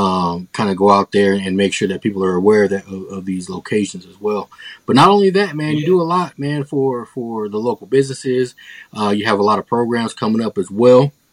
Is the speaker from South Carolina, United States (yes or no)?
no; Denver, Colorado, United States; growing up in Park Hill. I grew up about a block away from the Holly, and growing up there, man, there was only two stores open.